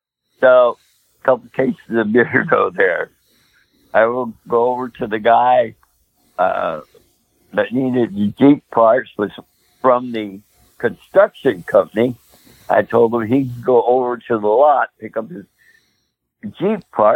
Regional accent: Allentown, Pennsylvania, United States; I come from Allentown.

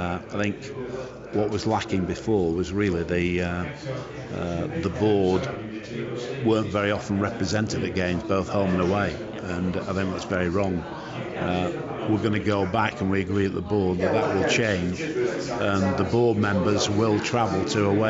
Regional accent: Sale, North West England, United Kingdom; I'm from Sale.

